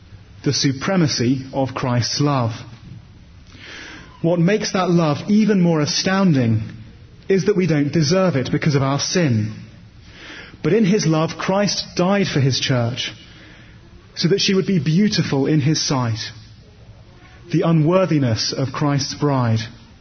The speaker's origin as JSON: {"language": "English", "town": "Poole", "region": "South West England", "country": "United Kingdom", "tie": "born or raised there", "said": "I think of the parish church in my hometown of Poole on the south coast of England."}